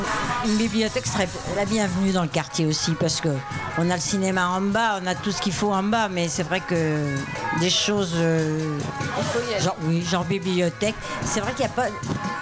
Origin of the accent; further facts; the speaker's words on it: Cagnes-sur-Mer, Provence-Alpes-Côte d'Azur, France; Je repars de là d'où je viens, de Cagnes-sur-Mer.